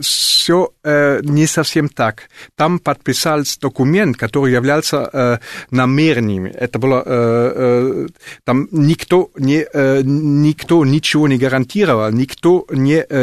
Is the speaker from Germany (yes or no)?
yes; Germany; Russian is a second language; Когда они слышат, что я немец, они всегда очень, ну, там, хорошо это воспринимают.